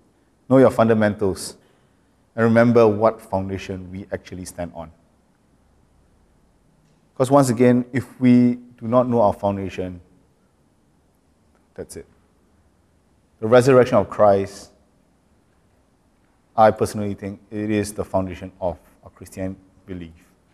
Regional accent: Malaysia; We live in a very comfortable country. I grew up in Malaysia. It was pretty comfortable, let's put it that way.

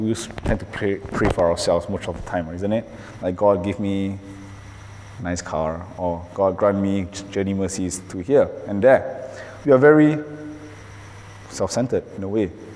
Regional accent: Malaysia; growing up in Malaysia, and you know, we have a very secular country and a very secular society

